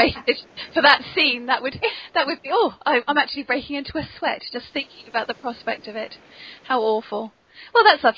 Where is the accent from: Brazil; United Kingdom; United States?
United Kingdom; South West England; born there; I live in the West Country, so I should... I was born in Cornwall.